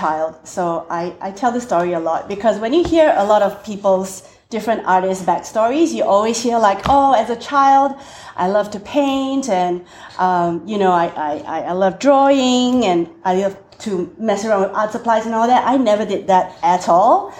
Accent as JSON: {"language": "English", "country": "Singapore", "lives_now": "Australia", "said": "And I'm originally from Singapore, thus the strange accent."}